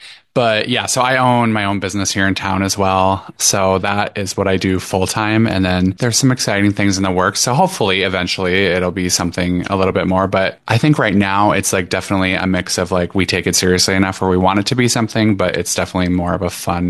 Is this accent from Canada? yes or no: no; Wisconsin, United States; I grew up in the Chippewa Valley here. And just always knew I wanted more than what was offered here.